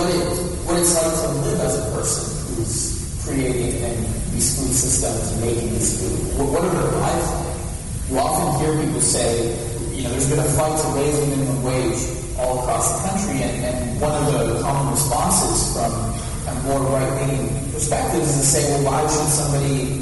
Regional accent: Texas, United States; and for myself growing up in Texas

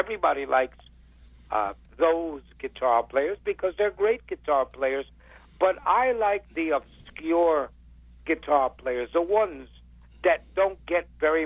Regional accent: Puerto Rico; now in New York, United States; when I came from Puerto Rico to New York, I experienced some of the prejudice of the cops. You know, to them we were a bunch of Puerto Ricans moving into a neighborhood

